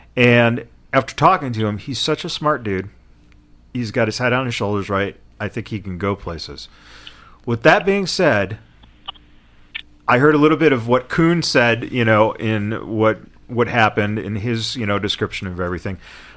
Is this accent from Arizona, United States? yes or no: no; Chicago, Illinois, United States; I grew up in Chicago, so I'm a huge Bears fan.